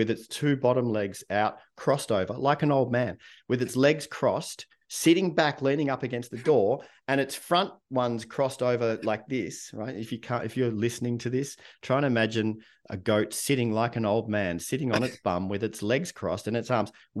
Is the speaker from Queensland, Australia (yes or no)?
no; Melbourne, Victoria, Australia; because I grew up in Melbourne, Australia, right?